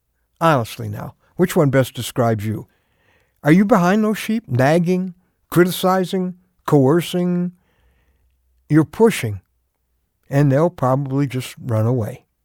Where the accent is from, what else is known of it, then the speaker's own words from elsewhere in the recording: Chicago, Illinois, United States; which puts City Boy here at a distinct disadvantage. I grew up in Chicago. We didn't have them there.